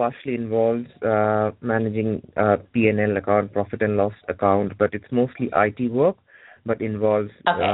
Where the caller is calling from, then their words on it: United Kingdom; I'm calling from the United Kingdom.